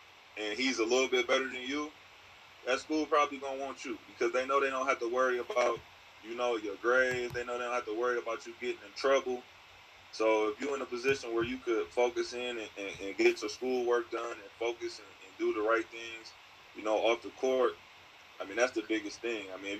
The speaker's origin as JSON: {"language": "English", "town": "Detroit", "region": "Michigan", "country": "United States", "tie": "born or raised there", "said": "But, you know, Detroit, I mean, that's my hometown."}